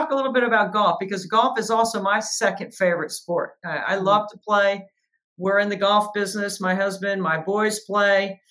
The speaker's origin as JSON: {"language": "English", "region": "North Carolina", "country": "United States", "tie": "born or raised there", "said": "I mean, I grew up in the Triangle area. I know how big basketball is in that area, men and women."}